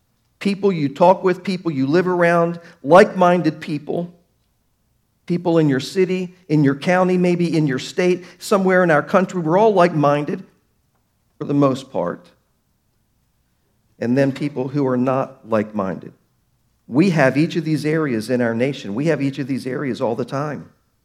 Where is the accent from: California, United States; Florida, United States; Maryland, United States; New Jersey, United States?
Maryland, United States; Baltimore; Hey, I'm from Baltimore, I can say that.